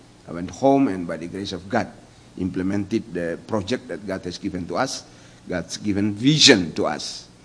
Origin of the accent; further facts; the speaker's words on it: Indonesia; We come from Indonesia. It's the fifth largest nation in the world.